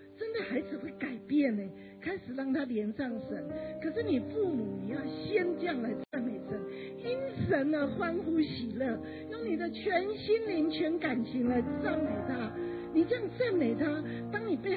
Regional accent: China; 我们教会其实我们中国人都是不太会称赞

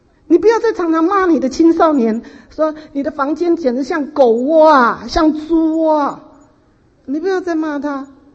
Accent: China; 我觉得我们中国人特别需要这样的医治。

